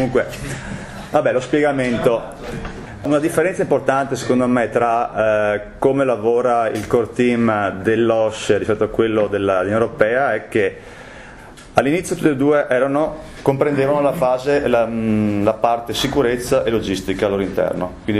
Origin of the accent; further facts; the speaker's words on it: Vicenza, Veneto, Italy; Ciao a tutti … sono di Vicenza.